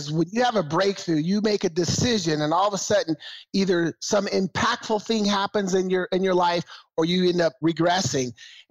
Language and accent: English; Portland, Oregon, United States; You know, as growing up in Northeast Portland, Nick, one of the things that drove me is I wanted to change my circumstances.